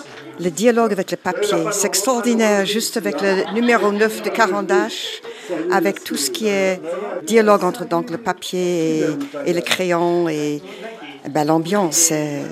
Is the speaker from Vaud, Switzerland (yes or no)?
no; Neuchâtel, Switzerland; Je viens de Neuchâtel, je suis une vieille dame